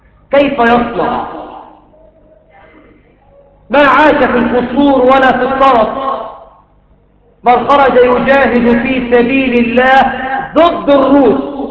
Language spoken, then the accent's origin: Arabic; Egypt; بلدنا مصر